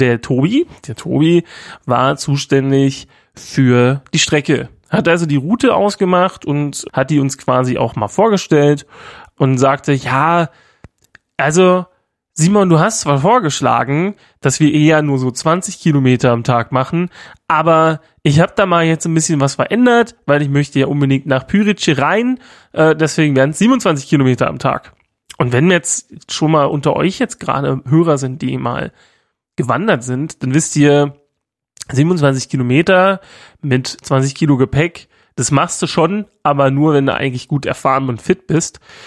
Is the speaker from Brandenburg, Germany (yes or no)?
yes; Brandenburg, Germany; ich komme ja auch aus Brandenburg